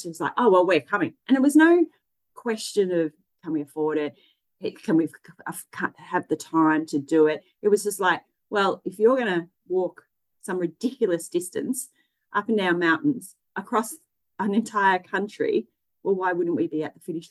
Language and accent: English; Geelong, Victoria, Australia; because I'm from Geelong, that's like walking from Geelong to Melbourne and then starting to walk back again.